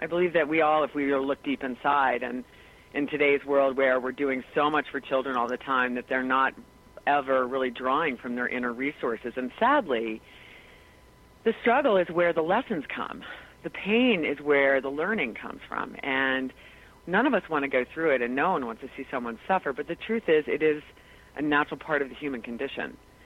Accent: New Jersey, United States; Okay, so I was born in New Jersey. I'm a Jersey girl, and I live at the coast where … hangs out, and it's been a really fun place to grow up.

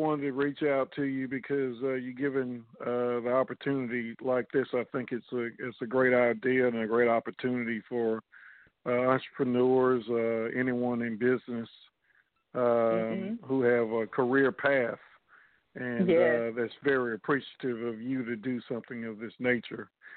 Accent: West Monroe, Louisiana, United States; I'm from West Monroe, Louisiana, and I'm a professional artist.

